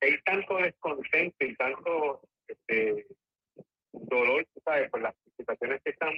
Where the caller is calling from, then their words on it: Vega, Puerto Rico; de Vegas, Puerto Rico.